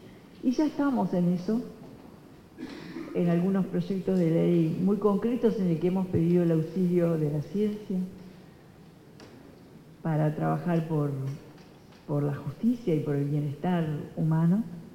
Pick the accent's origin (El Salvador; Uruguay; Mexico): Uruguay; como uruguaya